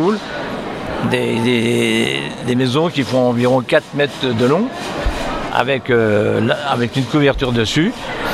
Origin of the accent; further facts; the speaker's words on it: Chambord, Centre-Val de Loire, France; born there; Je suis né à Chambord.